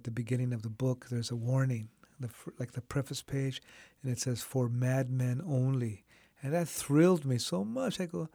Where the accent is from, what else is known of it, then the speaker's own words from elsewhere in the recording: California, United States; also born or lived in Fowler; home for me has been all over California. I was born in Fowler, and 30 days later, we hit the road, campesinos, farm workers, and we landed in many places, and one of the places was Escondido, Vista, and Ramona Mountain in San Diego